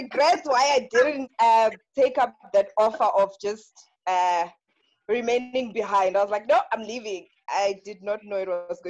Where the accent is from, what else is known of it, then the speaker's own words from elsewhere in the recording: Pietermaritzburg, KwaZulu-Natal, South Africa; now in Johannesburg, South Africa; I'm originally from Pietermaritzburg.